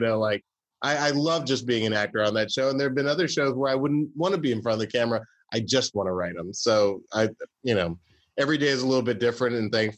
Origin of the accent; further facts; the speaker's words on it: Atlanta, Georgia, United States; he knew that I was from Atlanta and that I had a great interest in music